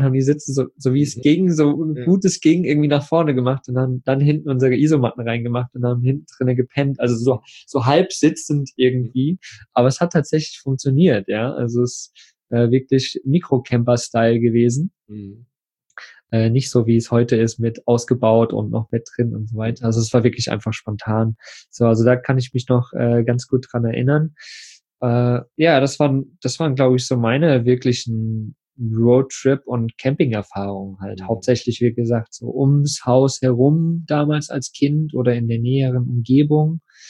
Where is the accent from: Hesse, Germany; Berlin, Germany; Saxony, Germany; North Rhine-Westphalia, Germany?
Saxony, Germany; Plauen; ich bin im Plauen groß geworden. Da hatten wir halt so einen Hof hinterm Haus.